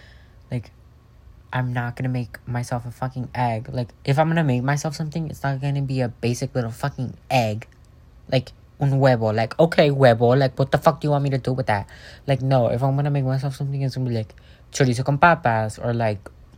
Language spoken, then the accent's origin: English; California, United States; I'm 14. I'm from Southern California. I am a cute little Mexican.